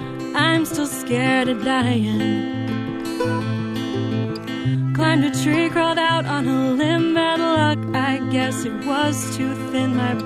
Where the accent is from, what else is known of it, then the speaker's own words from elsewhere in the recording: Austin, Texas, United States; I'm from Austin, yeah.